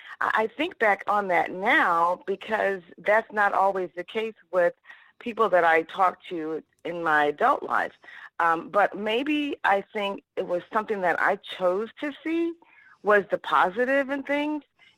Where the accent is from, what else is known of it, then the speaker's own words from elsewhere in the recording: Vallejo, California, United States; born there; Well, I was born in California, a city by the name of Vallejo, California, near San Francisco.